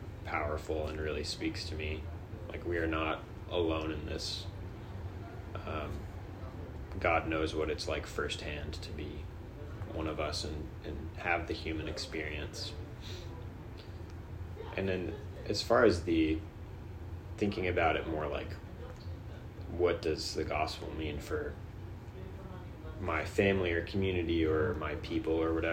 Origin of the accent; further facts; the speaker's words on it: Florida, United States; I'm from South Florida, but my parents are from the Midwest